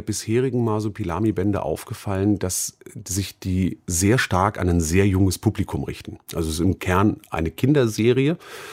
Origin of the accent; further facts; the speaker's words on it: Berlin, Germany; da sind wir Berliner doch schon genug gelobt